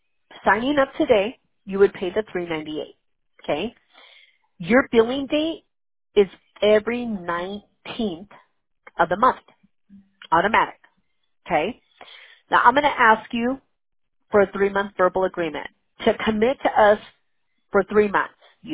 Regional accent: West Coast, United States; I've had people ask me if I'm from the South, because I guess my name's popular in the South. I have no idea. I'm like, no, I'm from the West Coast.

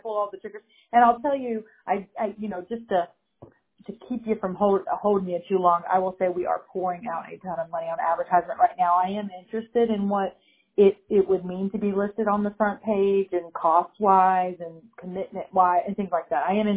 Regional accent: Callahan, United States; So, but yeah, no, I work and I'm from Callahan.

